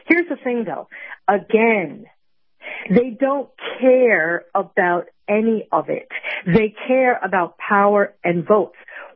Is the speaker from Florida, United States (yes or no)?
yes; Miami, Florida, United States; Look, I'm from Miami.